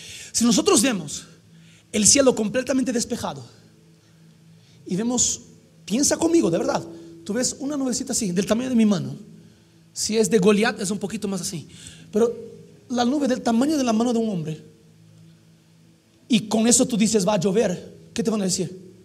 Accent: Rio de Janeiro, Brazil; Spanish is a second language; yo soy de Río de Janeiro, una ciudad demasiado caliente. Verano es 45 grados centígrados.

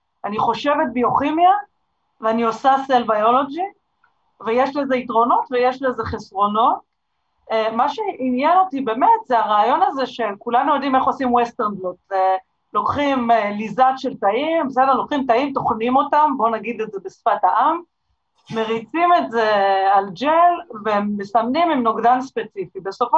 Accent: Jerusalem, Jerusalem District, Israel; אז אני מירושלים במקור

